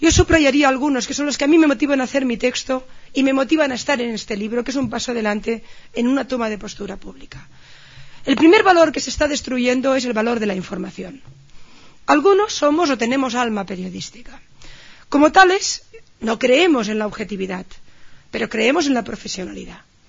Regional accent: Catalonia, Spain; Y además yo vengo de Cataluña

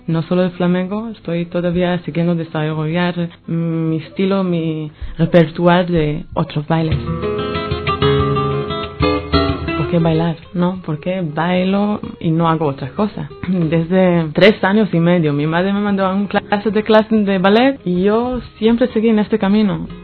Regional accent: Israel; Spanish is a second language; La gente le costaba de creerme que no soy gitana y no soy española. Y soy de Israel, de la Tierra Santa, ¿no?

